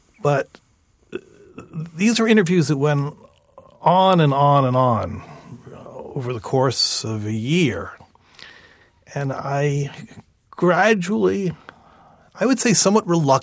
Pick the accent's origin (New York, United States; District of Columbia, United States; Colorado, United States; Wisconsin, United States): New York, United States; Long Island; I'm a Jew from Long Island, not a Catholic priest.